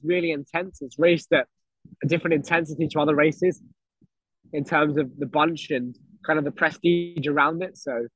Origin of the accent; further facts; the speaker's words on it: United Kingdom; it's a super special race to do as a British guy.